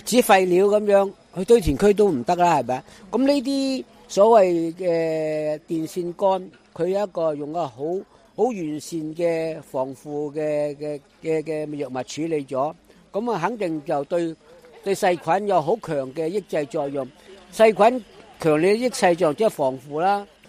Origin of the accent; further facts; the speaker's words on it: Hong Kong; 咁呢百幾年嘅咧身份就係我香港人嘅身份嘅認同。